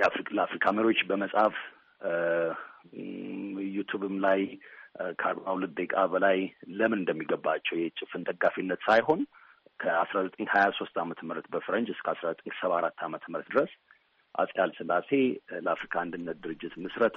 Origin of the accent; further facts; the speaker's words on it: United States; እኔ አሜሪካን ሀገር ነው ተወልጄ ያደግኩት። እዛ ተወልጄ ባድግም በቤተሰቦቼ ምክንያት የኢትዮጵያን ታሪክና ባህል እንዳከብር ለማክበር ችያለሁኝ፣